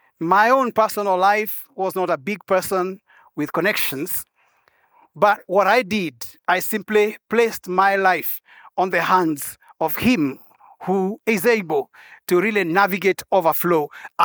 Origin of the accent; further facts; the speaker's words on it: Kenya; Yes, I said, I am a Kenyan also.